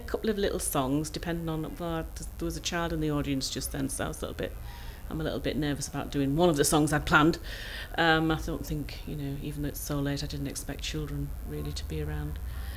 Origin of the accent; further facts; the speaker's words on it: Middlesbrough, North East England, United Kingdom; I come from Middlesbrough. It's the 12:51. It's my date of birth.